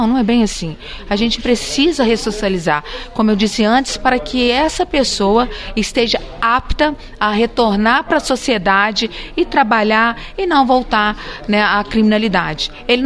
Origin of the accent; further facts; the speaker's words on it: Juiz de Fora, Minas Gerais, Brazil; justamente porque somos aqui de Juiz de Fora, e eu tenho muito carinho com toda a região aqui.